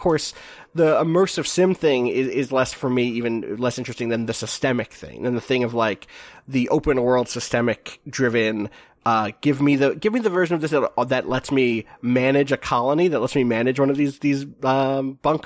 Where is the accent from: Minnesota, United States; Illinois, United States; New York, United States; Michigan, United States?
New York, United States; For me, I'm from New York. My subway stations are cramped.